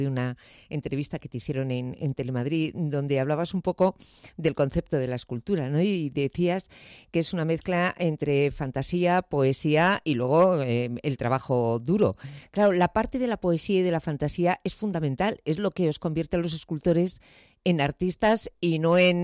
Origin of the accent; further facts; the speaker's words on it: Bilbao, Basque Country, Spain; now in Madrid, Spain; yo de Bilbao, del mismo Bilbao, así que somos madrileños al fin y al cabo porque llevamos un montón de tiempo viviendo aquí